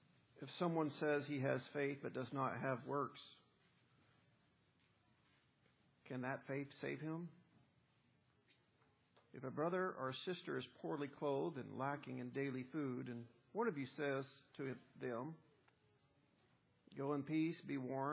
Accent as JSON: {"language": "English", "region": "Arkansas", "country": "United States", "moved": "yes", "lives_now": "Conway, United States", "said": "When I moved here from North Arkansas to come to school"}